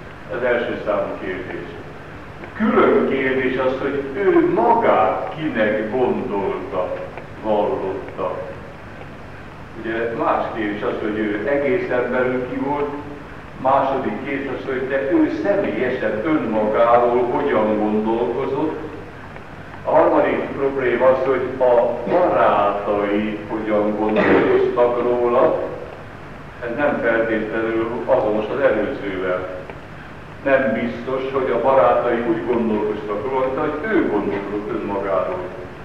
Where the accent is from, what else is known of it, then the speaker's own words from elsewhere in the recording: Hungary; Én rólam mondjuk el lehet mondani azt, hogy magyar vagyok, férfi vagyok